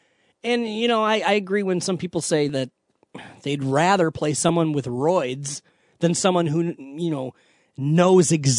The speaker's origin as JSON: {"language": "English", "town": "Detroit", "region": "Michigan", "country": "United States", "said": "and maybe it's because we're from Detroit that he's a, you know."}